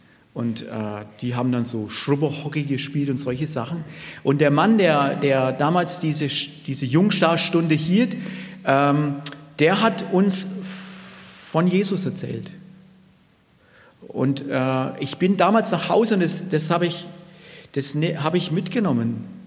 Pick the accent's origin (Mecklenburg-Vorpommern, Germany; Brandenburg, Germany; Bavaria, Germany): Bavaria, Germany; meine Frau heißt Ute. Wir kommen ursprünglich aus dem Frankenwald, sind direkt an der ehemaligen DDR-Grenze aufgewachsen.